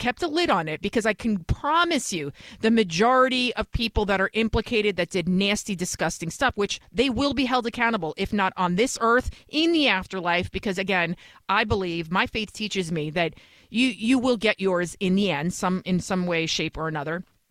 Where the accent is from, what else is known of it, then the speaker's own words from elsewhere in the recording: Bronx, New York, United States; also born or lived in Yonkers, United States; I'm originally from the Bronx. And then when I was about 14, 15 years old, we moved to Yonkers, which is like a suburb of New York City.